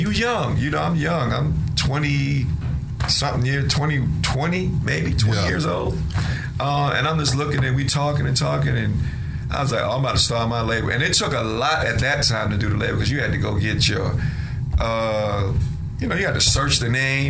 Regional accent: New York City, New York, United States; I grew up in it. I'm from New York. I grew up in the Bronx, seeing all the DJs in the park.

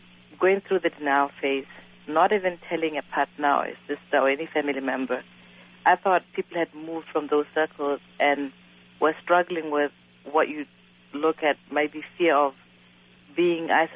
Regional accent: Botswana; I'm actually from Botswana, so you know how close and involved we are together.

